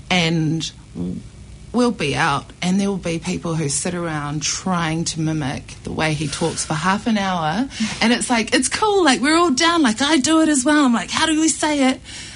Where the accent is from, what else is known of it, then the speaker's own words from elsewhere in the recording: Takapuna, Auckland, New Zealand; where I grew up on the North Shore, and it was weird. I in Takapuna